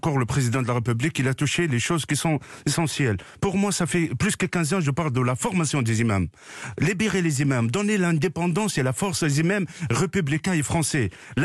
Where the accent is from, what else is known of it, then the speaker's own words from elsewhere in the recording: France; Nous sommes tous des Français, nous sommes tous là, et on est fiers de nos origines, mais quand même, la France est notre patrie